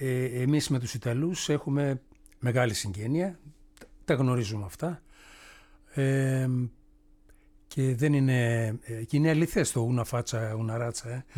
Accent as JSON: {"language": "Greek", "town": "Serres", "region": "Central Macedonia", "country": "Greece", "tie": "born or raised there", "said": "Τότε λοιπόν την εποχή εκείνη στις Σέρες στην πατρίδα μου έπαιζα σε ένα μοντέρνο συγκρότημα"}